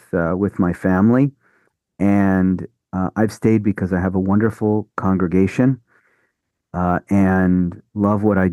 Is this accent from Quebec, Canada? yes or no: yes; Montreal, Quebec, Canada; now in Toronto, Canada; And I grew up in Montreal.